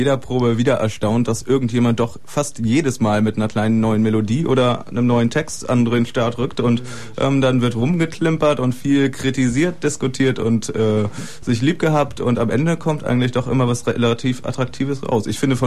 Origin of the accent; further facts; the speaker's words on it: Lüneburg, Lower Saxony, Germany; Ich komme eigentlich aus Lüneburg und habe da langwierig Musik gemacht, schon in recht frühen Jahren begonnen.